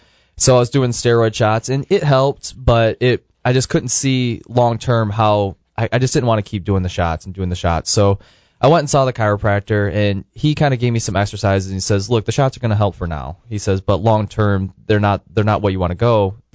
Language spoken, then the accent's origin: English; Tecumseh, Michigan, United States; I grew up just south of Ann Arbor. I was born just south of Detroit. Grew up in a small country town just south of Ann Arbor, Tecumseh, Michigan.